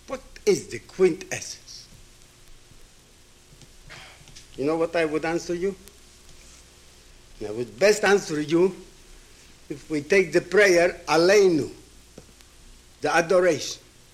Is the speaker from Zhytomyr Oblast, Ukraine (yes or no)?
yes; Zhytomyr, Zhytomyr Oblast, Ukraine; born there; first language Hebrew; English is a second language; I was born in Zhytomyr, near Kiev, where there were about 40,000 Jews. My first language that I learned was Hebrew. I spoke Yiddish, but studied Hebrew.